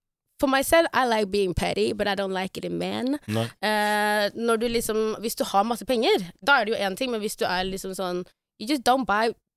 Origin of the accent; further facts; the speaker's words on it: Karlstad, Värmland, Sweden; Norwegian is a second language; Ja, jeg er fra Årgjeng, jeg er fra Karlstad, jeg er fra Värmland.